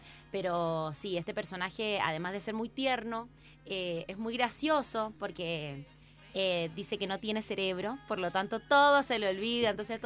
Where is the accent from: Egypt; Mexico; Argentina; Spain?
Argentina; Mendoza; nosotros como mendocinos